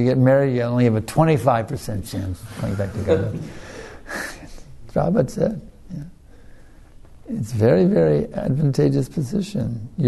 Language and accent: English; United States; I know, I grew up in America.